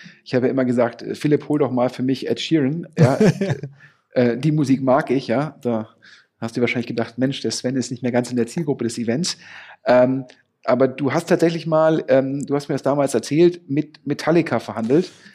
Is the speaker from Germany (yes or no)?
yes; Düsseldorf, North Rhine-Westphalia, Germany; ich bin ja Düsseldorfer